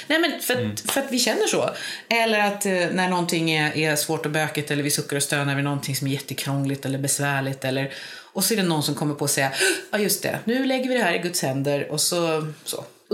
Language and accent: Swedish; Sweden; Så att hitta det igen som svensk katolik i 50-årsåldern är helt ljuvligt.